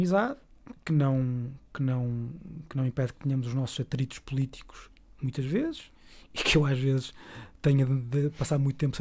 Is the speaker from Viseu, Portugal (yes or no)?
yes; Viseu, Portugal; Porque eu vivi, cresci em Viseu, ainda grande parte da minha base familiar é lá, e portanto, boa parte, por cima agora na pandemia, concentrei-me muito, sempre nos lockdowns em Viseu. Portanto, eu sou de Viseu, andei na escola pública.